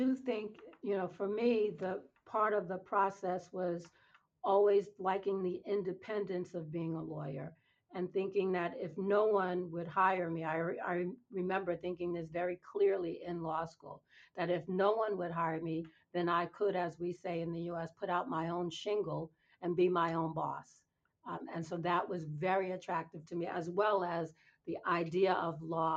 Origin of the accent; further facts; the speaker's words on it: New York City, New York, United States; when I was in sixth grade, and I grew up in New York City public, as in not private schools, we went on a field trip.